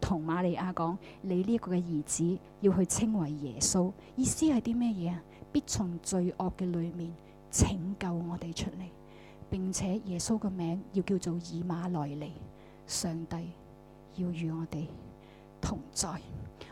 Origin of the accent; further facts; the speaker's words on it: China; 我们经常我们中国人有句说话是说什么？